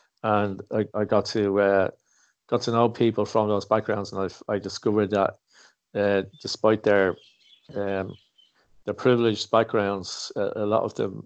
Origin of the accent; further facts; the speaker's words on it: Nigeria; now in Ireland; I grew up in Nigeria